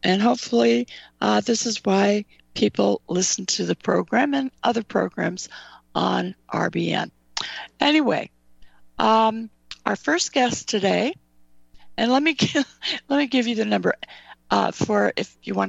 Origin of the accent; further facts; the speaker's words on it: Sacramento, California, United States; And you live in California. I grew up in Sacramento.